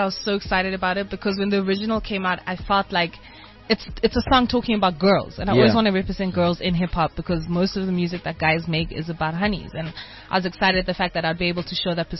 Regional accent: Zimbabwe; also born or lived in South Africa / Kenya; I'm born in South Africa. I'm originally from Zimbabwe. And I did my high school in Kenya and I was in Uganda and Tanzania.

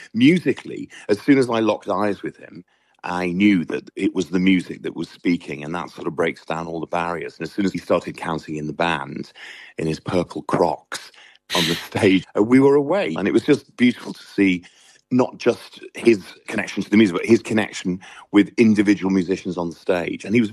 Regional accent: Wales, United Kingdom; as a child growing up in North Wales

